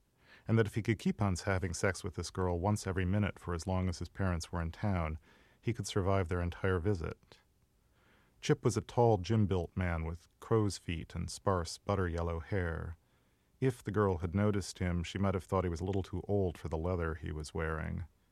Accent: Midwest, United States; It's more a portrait of a type that my parents were one instance of that I saw a lot of when I was growing up in the Midwest.

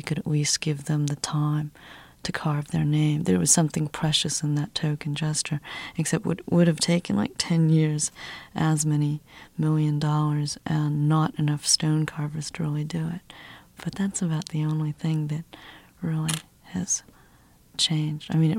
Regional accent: Ohio, United States; I grew up in Ohio. Not Kent State, but Ohio University had a lot of the riots that my parents sort of, you know, kept me away from.

